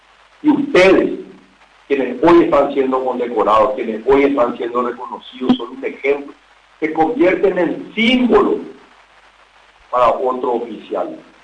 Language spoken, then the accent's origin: Spanish; Paraguay; somos más los paraguayos que queremos un Paraguay libre, soberano, con oportunidades para todos.